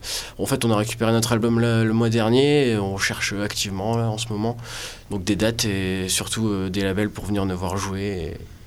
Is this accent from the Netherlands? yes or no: no; Valenciennes, Hauts-de-France, France; Pas du tout, on est de Valenciennes.